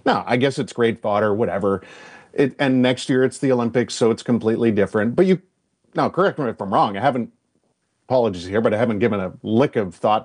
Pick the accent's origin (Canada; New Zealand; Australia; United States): Canada; Sitting here as a Canadian who was taking part in Hockey Canada teams, events previously